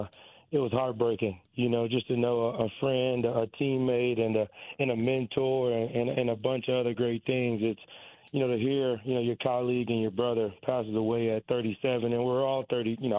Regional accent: Texas, United States; And I grew up in Texas barbecue.

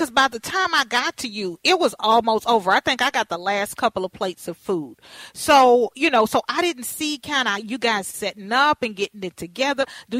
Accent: Texas, United States; now in Minneapolis, United States; I'm from Texas, so I know good barbecue. When I tasted, that was literally the best barbecue I've had in the Twin Cities since I left the Lone Star State.

